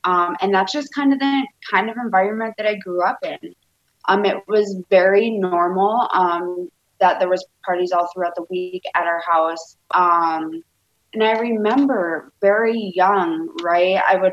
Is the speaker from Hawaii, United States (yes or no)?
no; Jamestown, North Dakota, United States; born there; I was born in North Dakota. I was born in Jamestown.